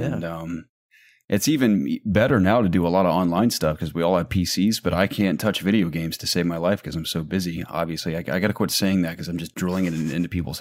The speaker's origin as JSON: {"language": "English", "country": "United States", "said": "it's almost like the stereotypical accents that we Americans do as British folk are almost spot on."}